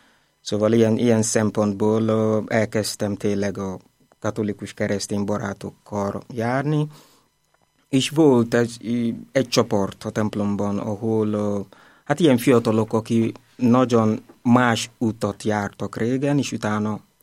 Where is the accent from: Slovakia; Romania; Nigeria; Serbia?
Nigeria; Hungarian is a second language; now in Budapest, Hungary; szalézi vagyok, és Nigériából származok. A misszionárius vagyok itt Budapesten itt lakom